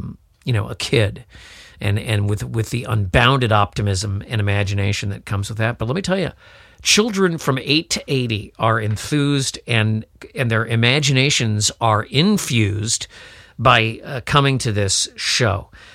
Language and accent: English; Italy; I was telling someone that I was from Italy